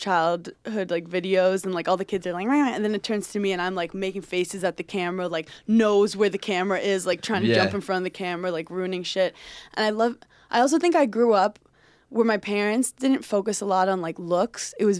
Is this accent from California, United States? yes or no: no; Brooklyn, New York, United States; I grew up in Brooklyn.